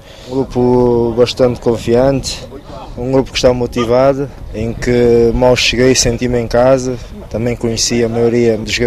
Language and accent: Portuguese; Angola; Como eu, como angolano que sou, gostaria de ver o meu país a competir sempre